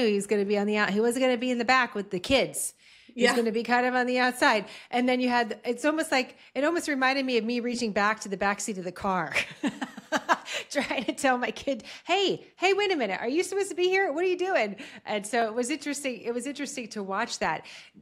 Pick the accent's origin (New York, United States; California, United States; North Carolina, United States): California, United States; San Francisco; Growing up in San Francisco, we would do earthquake drills in my public school.